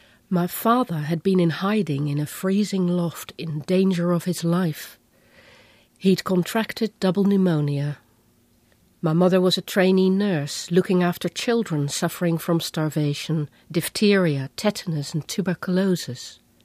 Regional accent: The Hague, South Holland, Netherlands; My deep connection with existential ideas came from my early background in the Netherlands. I was born in The Hague some years after the end of the Second World War.

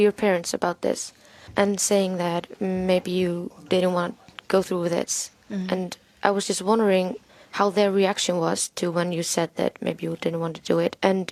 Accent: Iceland; from Iceland.

